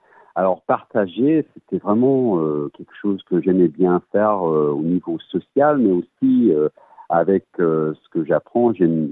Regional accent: England, United Kingdom; now in Australia; ça fait 15 ans que je vis ici en Australie. Je suis anglais, ma mère elle est française.

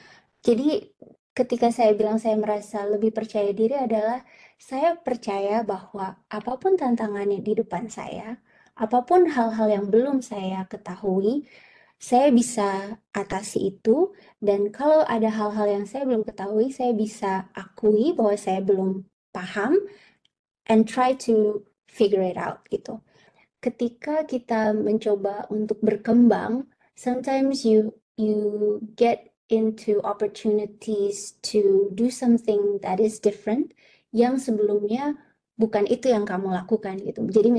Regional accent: Indonesia; born there; My loyalty is to Indonesia. because Indonesia adalah tanah kelahiranku, my country

